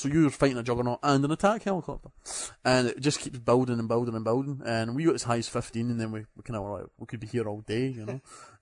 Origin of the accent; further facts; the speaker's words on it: Scotland, United Kingdom; and I'm Scottish, and I am a engineer.